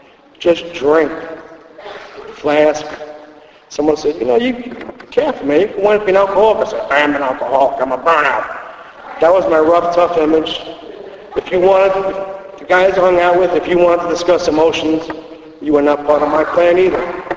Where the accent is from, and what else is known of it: Rockaway, New York, United States; also born or lived in Queens, United States